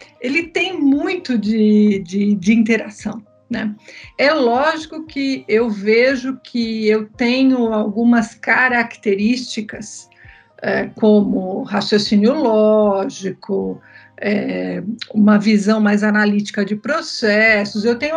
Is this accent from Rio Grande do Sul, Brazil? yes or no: no; São Caetano do Sul, São Paulo, Brazil; born there; Eu sou nascida no ABC Paulista, em São Caetano do Sul. Venho, como muitos dos brasileiros, de uma família de imigrantes, né? Pelo lado do pai, de imigrantes lituanos, pelo lado da minha mãe, imigrantes italianos.